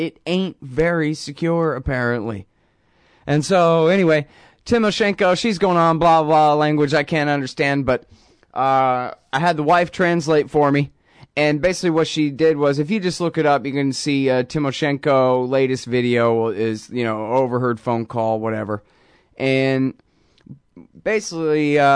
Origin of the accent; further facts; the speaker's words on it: Texas, United States; What the hell do I know, man? I'm from Texas.